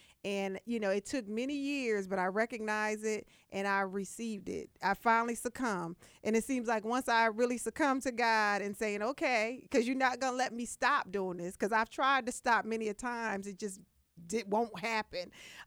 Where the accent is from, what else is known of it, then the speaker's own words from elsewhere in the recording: New Haven, Connecticut, United States; My hometown has always been supportive, New Haven, Connecticut.